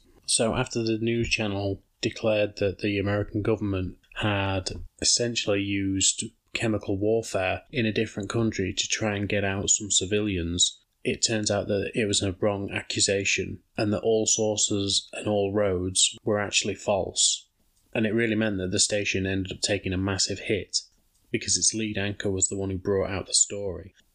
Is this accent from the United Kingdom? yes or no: yes; United Kingdom; being a Brit